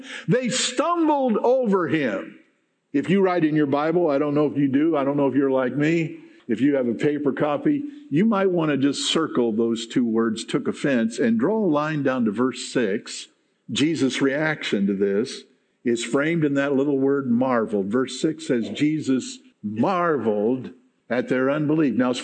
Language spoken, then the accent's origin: English; Haworth, United States; when I was a little guy growing up in Haworth, not far from here.